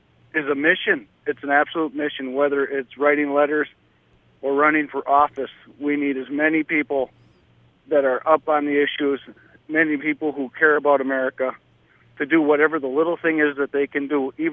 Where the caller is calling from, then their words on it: Wisconsin, United States; Wisconsin.